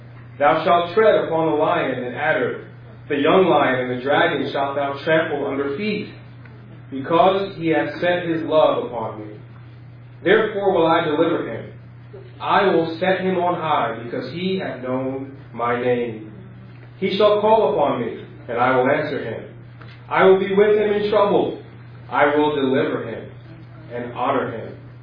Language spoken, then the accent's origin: English; Elmont, New York, United States; Now, obviously, I grew up here in Elmont, and I remember the first few weeks, there was that feeling of being homesick.